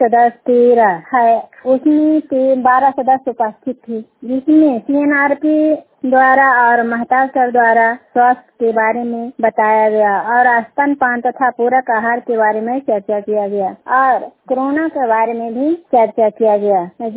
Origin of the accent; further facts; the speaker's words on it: Sarmera, Bihar, India; जिला नालंदा सरमेरा प्रखंड के रहने वाली हूँ।